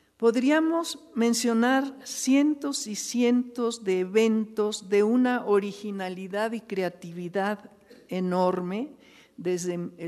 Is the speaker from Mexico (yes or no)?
yes; Mexico; origen maya es parte de nuestro propio origen, de nuestra propia historia como mexicanos